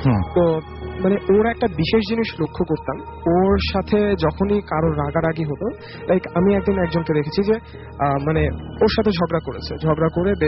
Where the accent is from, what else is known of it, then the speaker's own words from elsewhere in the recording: Bangladesh; এসেছি বাংলাদেশ থেকে।